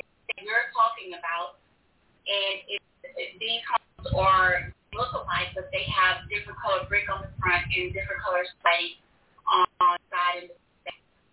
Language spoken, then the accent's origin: English; Alexandria, Louisiana, United States; Because I grew up out here in Pine Quarter.